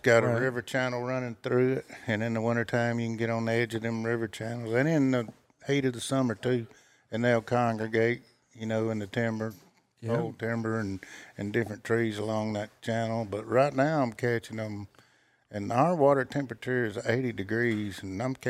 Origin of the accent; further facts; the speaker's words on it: Louisiana, United States; I'm from Louisiana, so everybody says, "Are you LSU fun?"